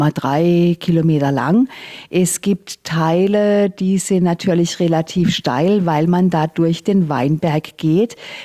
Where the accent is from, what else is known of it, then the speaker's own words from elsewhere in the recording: Baden-Württemberg, Germany; Und zwar bin ich hier in der Gegend aufgewachsen und Sasbachwalden war immer wieder so ein Anlaufpunkt für mich